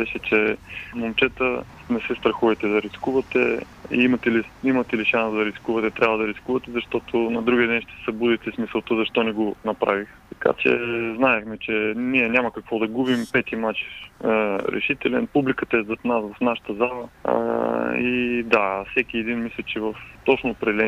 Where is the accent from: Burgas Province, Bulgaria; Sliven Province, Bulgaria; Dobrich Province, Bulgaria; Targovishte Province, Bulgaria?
Burgas Province, Bulgaria; Burgas; Нефтохимик винаги ми е било на сърце, все пак съм си бургазлия.